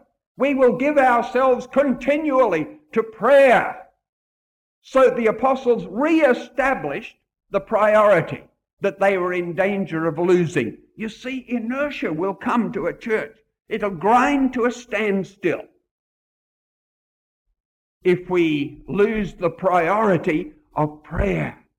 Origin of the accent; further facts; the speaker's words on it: Hong Kong; born there; I was born in Hong Kong, actually.